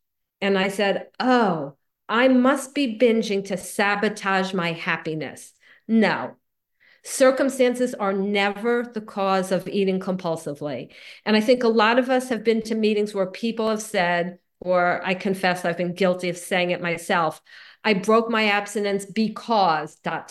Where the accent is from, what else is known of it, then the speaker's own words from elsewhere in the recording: Miami, Florida, United States; I grew up in Miami. I went to my first meeting. I was 15 years old.